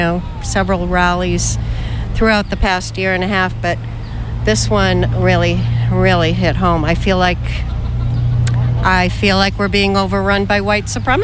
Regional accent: Haverhill, Massachusetts, United States; I'm from Haverhill, Mass.

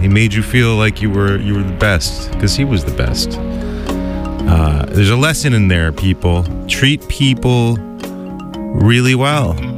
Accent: New Jersey, United States; So I'm from New Jersey originally, and I dabbled in listening to the radio like so many people do.

